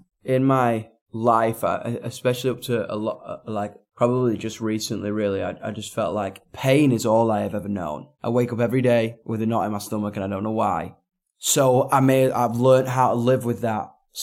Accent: England, United Kingdom; there's one thing being British, stiff upper lip, son. And there's one thing being from the north of England, which is kind of like three times that.

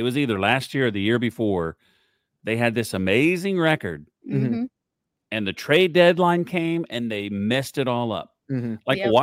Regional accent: Del City, Oklahoma, United States; So where I grew up in Oklahoma. I went to Dale City High School. And like you could just cross the street and be in Midwest City.

